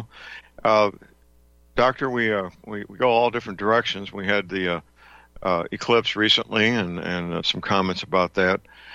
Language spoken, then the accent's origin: English; St. Louis, Missouri, United States; Dr. Myers is a chiropractic physician living and working in my hometown, St. Louis.